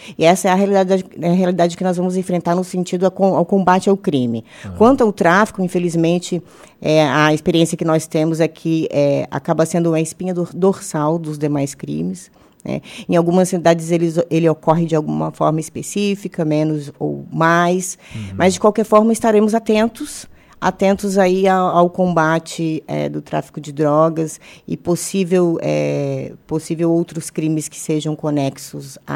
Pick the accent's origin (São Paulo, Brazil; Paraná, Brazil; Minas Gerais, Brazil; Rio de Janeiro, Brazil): Paraná, Brazil; Curitiba; now in Santa Catarina, Brazil; Sim, eu sou natural de Curitiba, mas eu já resido no estado de Santa Catarina desde 2005.